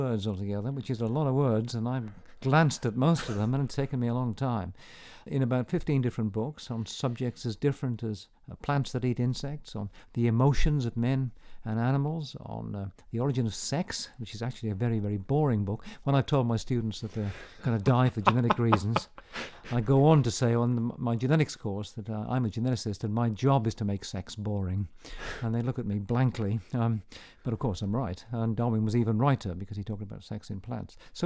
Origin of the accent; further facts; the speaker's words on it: Wales, United Kingdom; I'm Welsh, so I'm kind of naturally proud of that.